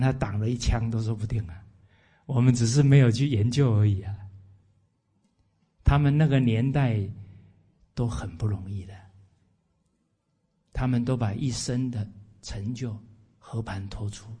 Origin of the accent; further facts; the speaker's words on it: Taiwan; 因为这里只有我一个台湾人而已